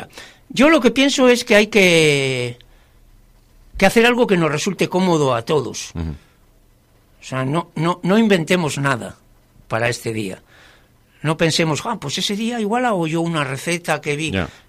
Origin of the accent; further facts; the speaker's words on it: Laredo, Cantabria, Spain; Porque la Batalla de Flores, para los que somos de Laredo, no digo en su totalidad, sí, pero en su gran mayoría, comemos en casa.